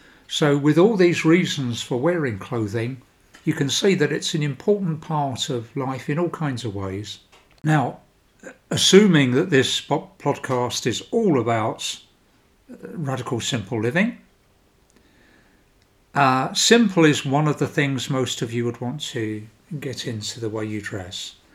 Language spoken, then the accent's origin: English; London, United Kingdom; I come from South London, so I have long vowels.